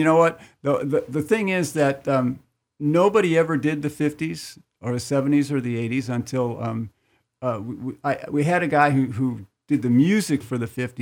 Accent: Chicago, Illinois, United States; I found a book from where I'm from Chicago, which was a WLS, which was a huge radio station in Chicago.

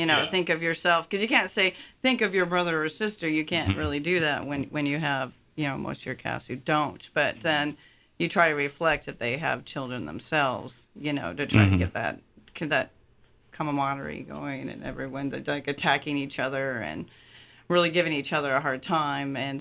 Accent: Hope, United States; I grew up in Hope.

